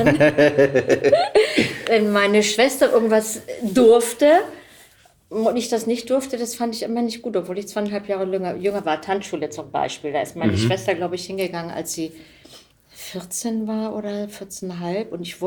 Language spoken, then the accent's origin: German; Hamburg, Germany; born there; In meiner Jugend habe ich in der Schanze gewohnt, in Hamburg.